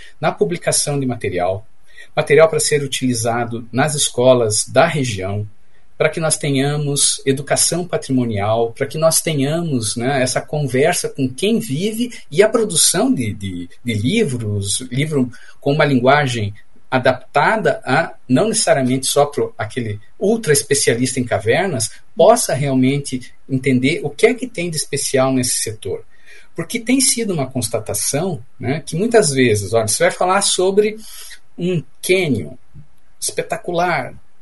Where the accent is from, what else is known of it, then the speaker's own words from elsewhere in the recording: Curitiba, Paraná, Brazil; Eu sou curitibano, né, cresci na Barreirinha, vizinho de um grande Tamandaré